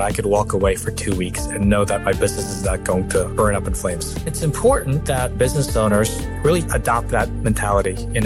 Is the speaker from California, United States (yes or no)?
no; Norfolk, Virginia, United States; now in Scottsdale, United States; So I grew up in Norfolk, Virginia, and then resided in Virginia Beach, Virginia for about 15 years. And then I eventually moved to Scottsdale, Arizona.